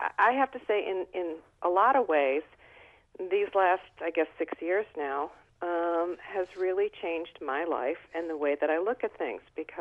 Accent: United States; And as an American, that means nothing to me.

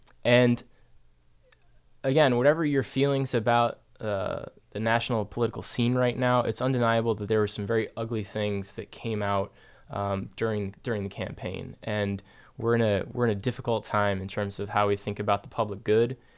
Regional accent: North Syracuse, New York, United States; because I grew up in the North Syracuse suburbs, which were, you know, there were great things about it, but it was very sheltered and very, very white.

